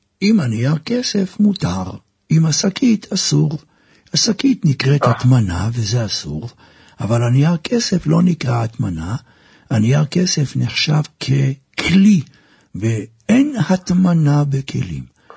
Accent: Jerusalem, Jerusalem District, Israel; כשהייתי ילד, בבית שלנו בירושלים

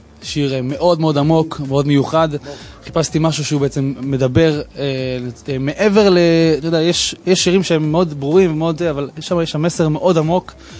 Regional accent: Ashdod, Southern District, Israel; אני מגיע מאשדוד, בן 25

